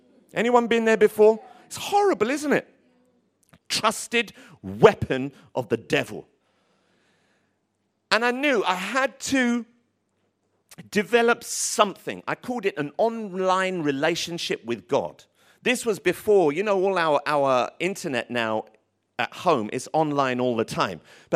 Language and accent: English; Tottenham, London, United Kingdom; Growing up in Tottenham, we were A-level on vengeance.